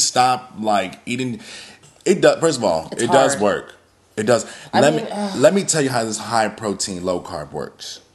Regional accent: DMV, United States; I'm from the North. We're both from the North.

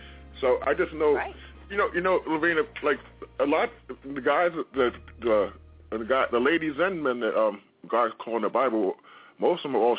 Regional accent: New York City, New York, United States; growing up in the South Bronx and everything, as I shared a lot of stuff, moved out to Long Island for 23 years

